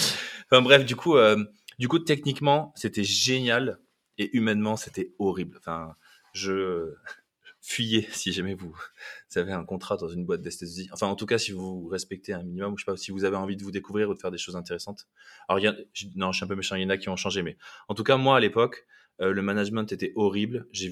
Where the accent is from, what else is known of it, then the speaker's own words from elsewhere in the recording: Toulouse, Occitanie, France; born there; Moi, je suis né à Toulouse, un 16 juillet 1990.